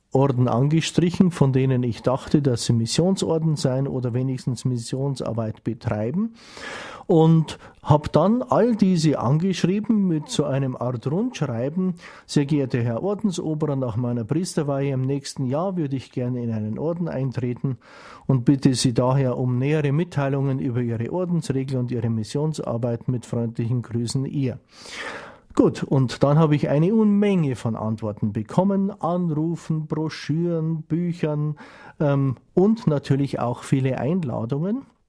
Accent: Germany; now in South Africa; Deutschland ist natürlich meine Heimat, aber zu Hause bin ich jetzt in Südafrika.

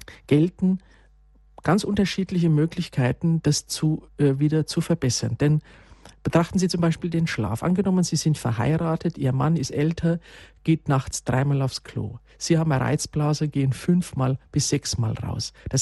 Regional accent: Bavaria, Germany; wir kommen aus Bayern hier

